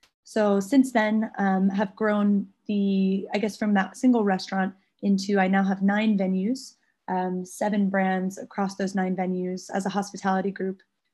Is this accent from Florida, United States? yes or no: no; New York, United States; also born or lived in London; now in Shanghai, China; But I think growing up in New York and London, the bar was so high that it was hard to envisage ever having one myself.